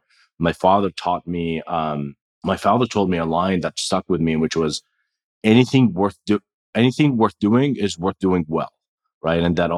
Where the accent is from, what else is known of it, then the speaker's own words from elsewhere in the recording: Jordan; We're from Jordan. Grew up, I was born and raised in Jordan to immigrants. So we're multiple generations of immigrants. My father came from the West Bank, and his family from Palestine.